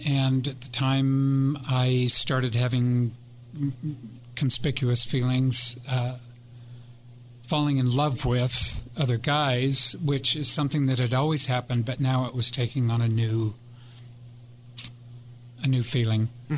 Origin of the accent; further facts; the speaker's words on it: Italy; I'm native in that sense. In other words, I was young enough that the Italian just took instantly, as it does with most kids.